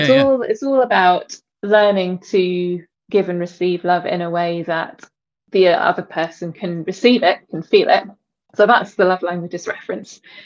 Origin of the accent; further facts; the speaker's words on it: South East England, United Kingdom; moved away as an adult; also born or lived in London; now in Northern Ireland; I was born and brought up in England, in the southeast of England, in London and Kent, and then I moved to Northern Ireland about 21 years ago.